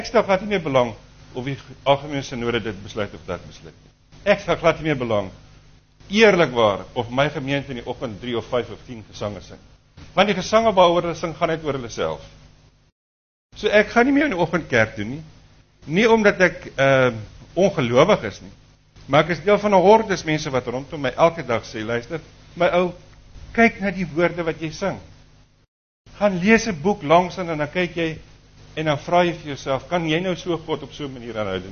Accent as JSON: {"language": "Afrikaans", "town": "Paarl", "region": "Western Cape", "country": "South Africa", "said": "ek is hier van die Perl af."}